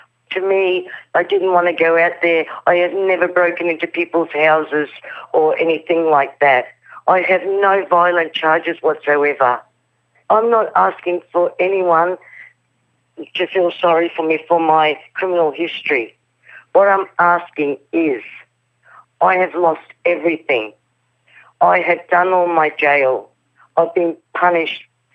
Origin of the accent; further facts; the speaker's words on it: Australia; I don't speak the language. I was raised here as an Australian.